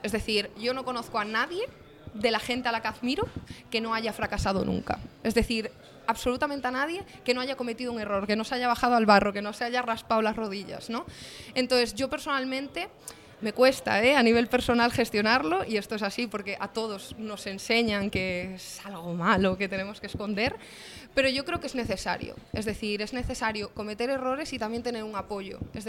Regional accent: Galicia, Spain; Yo soy gallega

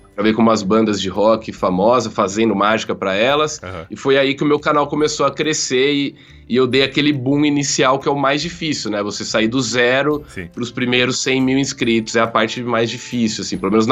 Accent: Portugal; eu sou de Portugal e o cara é fã de um mágico brasileiro

